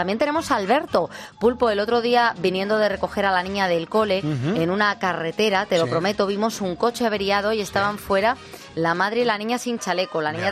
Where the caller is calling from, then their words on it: Alicante, Valencian Community, Spain; de Alicante.